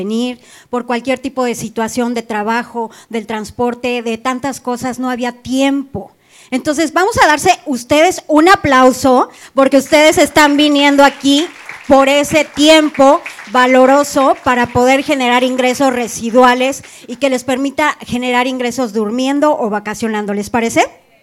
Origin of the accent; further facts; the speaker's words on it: Puebla, Mexico; now in Monterrey, Mexico; Yo soy de Puebla